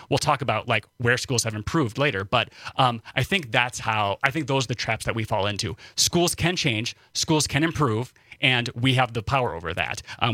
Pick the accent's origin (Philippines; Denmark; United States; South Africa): United States; Wisconsin; I'm from Northern Wisconsin. Like, come on.